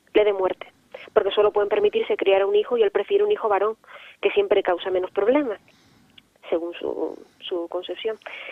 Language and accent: Spanish; Las Palmas, Canary Islands, Spain; born there; la Universidad de Las Palmas, que es donde yo nací